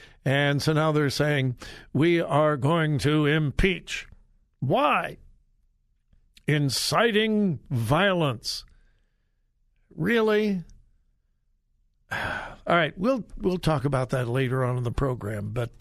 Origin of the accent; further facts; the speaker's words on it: California, United States; my pastor that I grew up with in California had an eighth grade education.